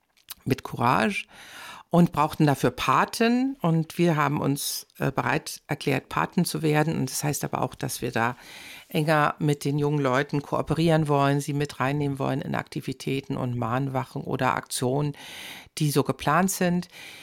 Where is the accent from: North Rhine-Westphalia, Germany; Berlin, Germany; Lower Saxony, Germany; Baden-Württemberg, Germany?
Berlin, Germany; Wenn ich an meine Heimatstadt Berlin denke, wo ich ja auch oft bin